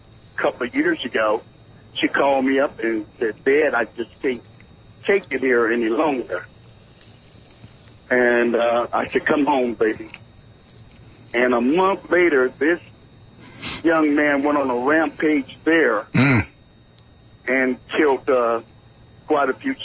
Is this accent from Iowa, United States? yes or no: no; Illinois, United States; born there; I was born in Cook County, Illinois.